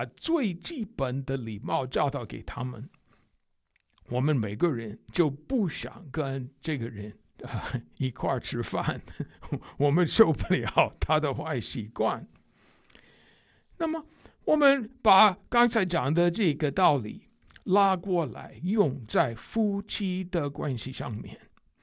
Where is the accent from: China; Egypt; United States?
United States; Chinese is a second language; 因为我是美国人，而且美国人很重视口气新鲜